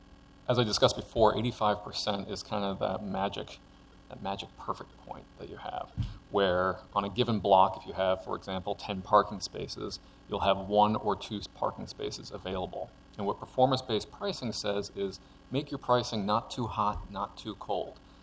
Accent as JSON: {"language": "English", "region": "California", "country": "United States", "said": "and full disclosure, I'm a Californian."}